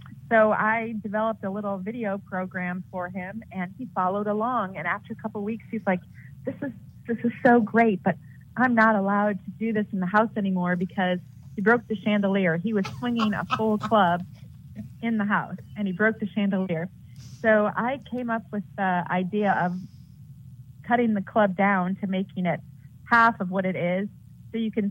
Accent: Chicago, Illinois, United States; So I grew up in Chicago playing golf.

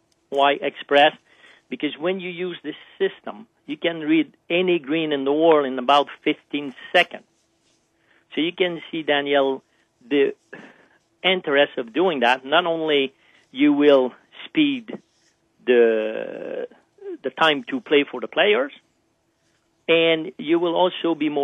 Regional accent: Montreal, Quebec, Canada; now in Maui, United States; I'm originally from Montreal in Canada, but I've been fortunate enough to call Maui home for the last 10 years.

